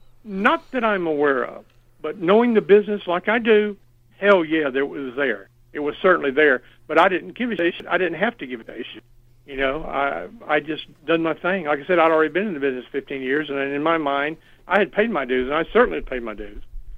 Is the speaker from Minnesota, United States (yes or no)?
no; Mobile, Alabama, United States; I was going to pack up and move back to my hometown here in Mobile and go back in the funeral business.